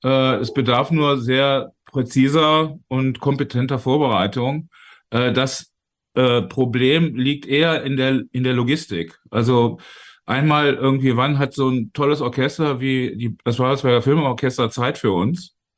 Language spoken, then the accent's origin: German; Berlin, Germany; ich sage, nein, ich bin nicht aus Wales, ich bin aus Berlin.